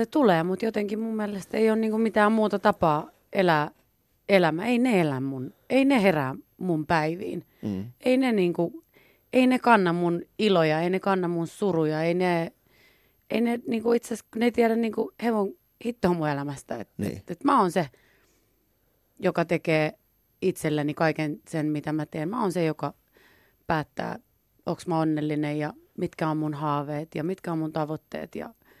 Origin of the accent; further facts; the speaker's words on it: Helsinki, Uusimaa, Finland; Mä oon Munkkiniemen tyttö.